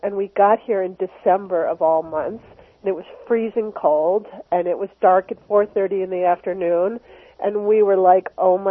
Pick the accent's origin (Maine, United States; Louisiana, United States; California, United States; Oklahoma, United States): Maine, United States; No matter where I travel in the world, I am constantly reminded of the deep connection between my home state and Homaras Americanas, or Maine lobster.